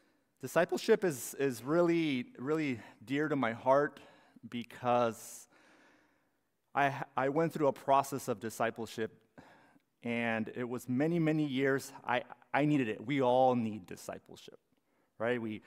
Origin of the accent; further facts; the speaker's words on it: Calexico, California, United States; also born or lived in Brawley, United States; So I was born in Brawley in 1984, but most of my life I lived in Calexico.